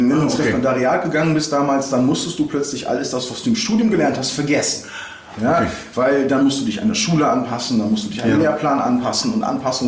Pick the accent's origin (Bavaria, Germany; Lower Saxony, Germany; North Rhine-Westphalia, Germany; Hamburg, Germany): North Rhine-Westphalia, Germany; Bocholt; also als gebürtiger Bocholter, also als Niederrheiner, ist man ja eigentlich nicht so der typische Bocholter.